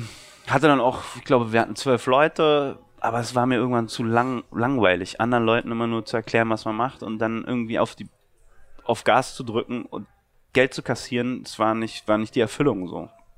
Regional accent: Berlin, Germany; Berlin, ja.

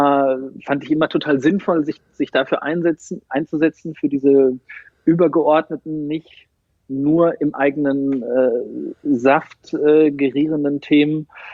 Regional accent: Dortmund, North Rhine-Westphalia, Germany; also born or lived in Ostwestfalen; aus Dortmund. Im September 84 geboren in Ostwestfalen.

